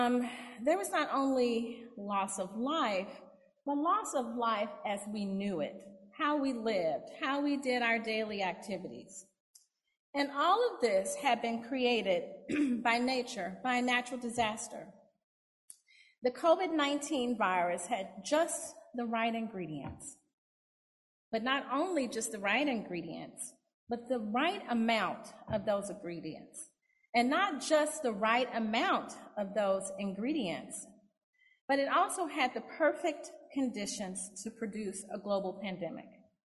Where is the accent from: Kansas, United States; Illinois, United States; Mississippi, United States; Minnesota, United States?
Mississippi, United States; And I like to say Shabbat Shalom, y'all. I'm from Mississippi.